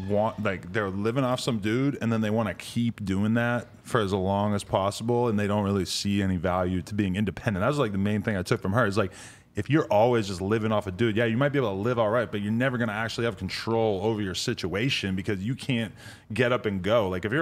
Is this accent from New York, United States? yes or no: yes; New York City, New York, United States; But as a girl growing up in New York City, you're just taught from a very young age, like, you can